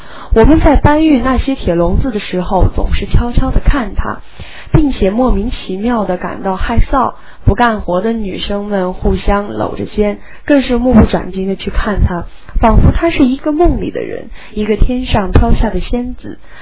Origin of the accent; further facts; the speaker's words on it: Xinjiang, China; 是因为我小时候是在新疆的兵团长大的